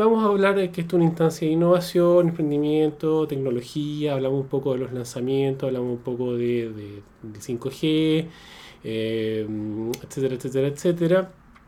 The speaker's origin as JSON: {"language": "Spanish", "country": "Chile", "said": "como chilenos, nos gusta hacer la asociatividad con lo que está pasando afuera"}